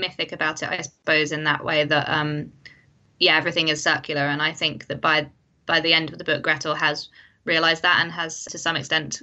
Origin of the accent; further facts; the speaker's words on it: East of England, United Kingdom; I grew up around the Fens, which is this sort of strange landscape which was drained to become farmland.